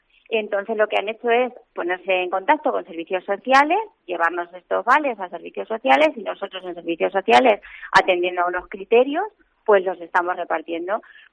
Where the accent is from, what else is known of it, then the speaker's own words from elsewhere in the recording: Malagón, Castilla-La Mancha, Spain; estoy muy orgullosa de mi pueblo y muy contenta con la gente de Malagón.